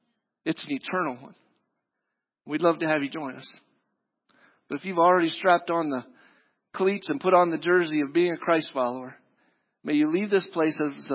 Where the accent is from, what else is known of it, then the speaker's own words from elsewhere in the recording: Cincinnati, Ohio, United States; born there; I was born in Cincinnati, so I guess I got to throw in with that group.